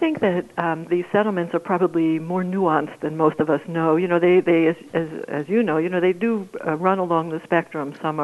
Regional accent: United States; What I am interested in as an American, as a former lawyer, as a law-abiding individual who believes in democracy

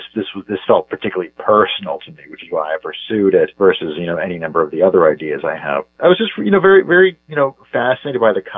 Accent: Lexington, Massachusetts, United States; also born or lived in Cincinnati, United States; I was born in Cincinnati, and then I grew up, we moved when I was young to the town of Lexington, Massachusetts, which is outside of Boston by about a 20-minute drive.

